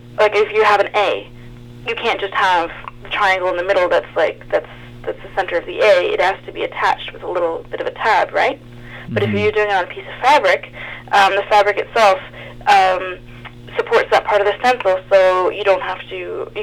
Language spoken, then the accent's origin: English; Toronto, Ontario, Canada; I grew up here in Toronto, and for the past 8 months, I have lived on the west coast of Canada.